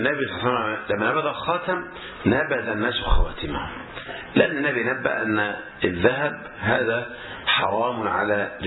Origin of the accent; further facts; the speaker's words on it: Egypt; زي مثلا إحنا مثلا عندنا في مصر الآن عندهم موضة تسمى موضة الخنافس